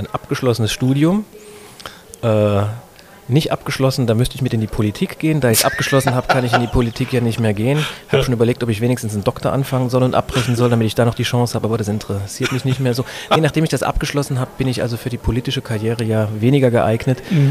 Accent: Saarbrücken, Saarland, Germany; Ja, ich komme aus Saarbrücken, bin da aufgewachsen, habe das sehr, sehr genossen, im Saarland groß zu werden

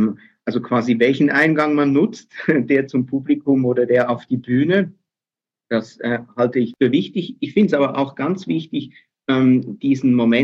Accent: Aargau, Switzerland; Ich bin nämlich aufgewachsen im Aargau, und zwar da, wo Aare, Reuss und Limmat zusammenfließen und dann später direkt in den Rhein.

